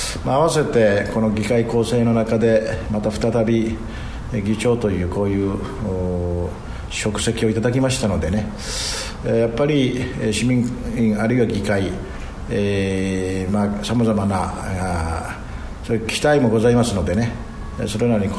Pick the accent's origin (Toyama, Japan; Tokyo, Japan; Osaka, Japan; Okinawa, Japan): Okinawa, Japan; Tarama; 宮古多良間島